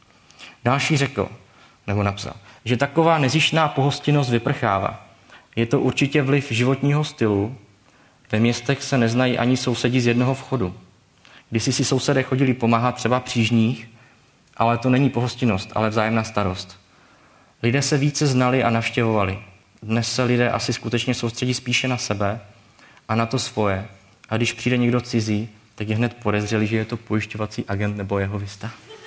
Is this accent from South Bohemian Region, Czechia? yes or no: no; Moravian-Silesian Region, Czechia; now in Hradec Králové, Czechia; já pocházím z prostředí, pocházím ze Slezska. A před 10 lety, když jsem tam ještě bydlel a pak jsem opouštěl tenhle ten region, abych začal tady školu a pak tady zůstal bydlet